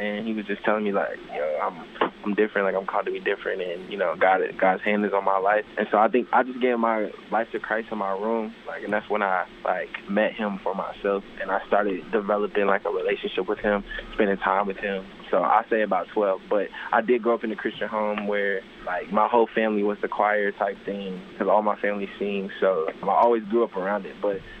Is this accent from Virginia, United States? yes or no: yes; Virginia, United States; Just because there's a guy that I grew up in Virginia, he used to play for the Cubs